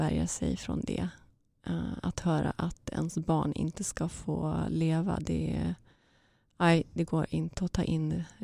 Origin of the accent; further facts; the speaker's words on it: Västerås, Västmanland County, Sweden; Ja, och sen fick vi flytta från Uppsala till Västerås där vi är ifrån